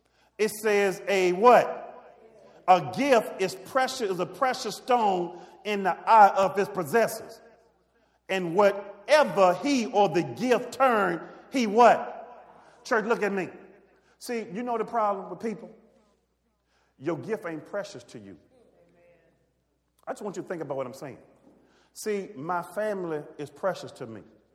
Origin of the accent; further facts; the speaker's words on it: the South, United States; See, I'm from the South.